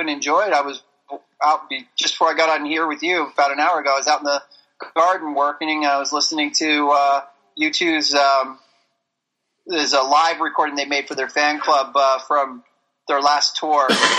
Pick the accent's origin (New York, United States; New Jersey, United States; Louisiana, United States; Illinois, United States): New Jersey, United States; I was born and raised in Jersey.